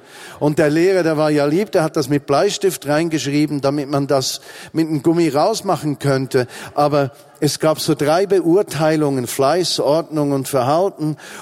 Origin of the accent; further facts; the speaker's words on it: Switzerland; now in Berlin, Germany; Und in Berlin zählt auch mein Dialekt, ja, und mein Schweizersein zählt da viel.